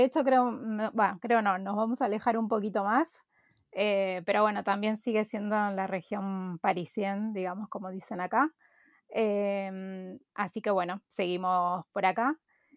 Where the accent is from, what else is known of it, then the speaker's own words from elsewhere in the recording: Buenos Aires, Argentina; now in Courbevoie, France; hace 3 años que vivo acá en continuado, digamos, porque antes venía y volvía a Buenos Aires. Yo soy de Buenos Aires.